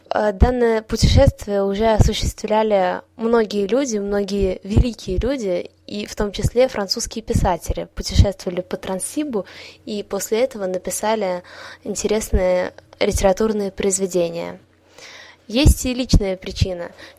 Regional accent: Kazan, Tatarstan, Russia; born there; я родилась в Казани и училась в Москве.

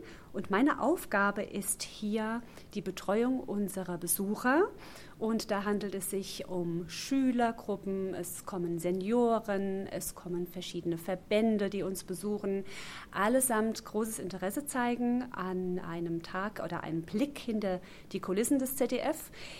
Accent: Mainz, Rhineland-Palatinate, Germany; ich komme aus Mainz und arbeite hier beim ZDF in der ZDF-Zentrale Mainz-Lerchenberg, jetzt seit 5 Jahren.

